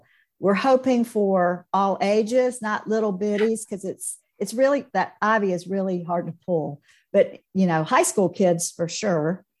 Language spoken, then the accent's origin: English; Georgia, United States; I'm a redneck from South Georgia.